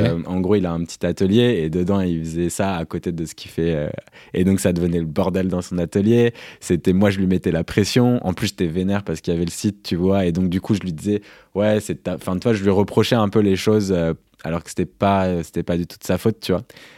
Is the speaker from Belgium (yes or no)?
no; Paris, Île-de-France, France; même si je suis parisien, donc bon, c'est un peu biaisé